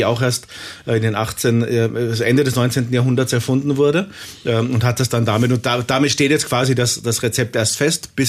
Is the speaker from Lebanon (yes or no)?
no; Austria; Da muss ich jetzt als Österreicher und nahezu nah an Wien und Salzburg lebender sagen